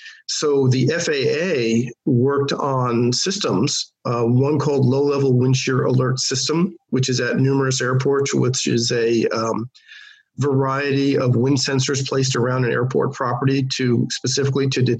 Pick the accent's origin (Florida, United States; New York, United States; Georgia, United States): New York, United States; that's one of the things that got me into meteorology as a kid growing up in New York, waiting for that big nor'easter